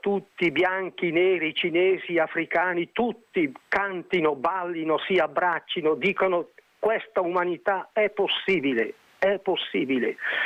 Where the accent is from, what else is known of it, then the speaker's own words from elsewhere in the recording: Bergamo, Lombardy, Italy; io sono bergamasco, io ho avuto come compagni di infanzia Calderoli e Castelli, per capirci, per cui le mie radici sono da quelle parti